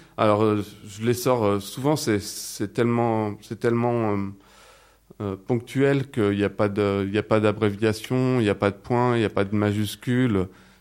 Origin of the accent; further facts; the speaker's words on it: France; accent: French; Je reste français, donc c'est plus, il y a plus de flow en français.